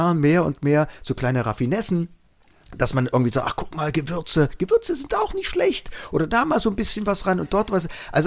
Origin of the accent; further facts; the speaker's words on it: East Germany, Germany; Bei uns im Osten gab es ja nichts.